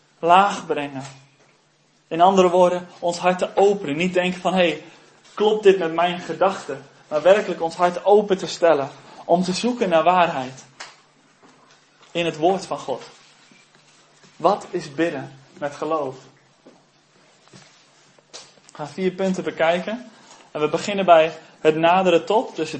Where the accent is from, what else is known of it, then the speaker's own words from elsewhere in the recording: South Korea; now in Netherlands; ik kom uit Korea en dan zie je overal kerken staan.